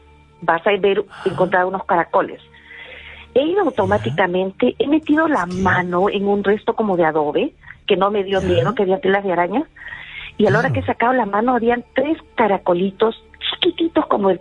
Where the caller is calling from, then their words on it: Santiago de Surco, Lima, Peru; del Surco.